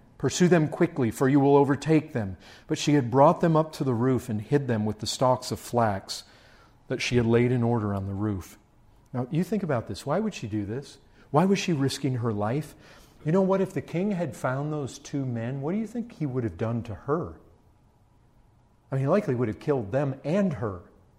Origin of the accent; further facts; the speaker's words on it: Michigan, United States; I grew up in Michigan